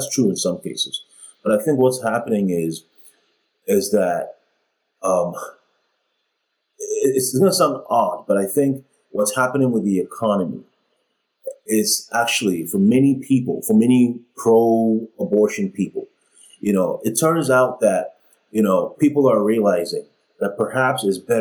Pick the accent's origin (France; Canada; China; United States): Canada; because I am Canadian, because I love Canada more than America, because it is my home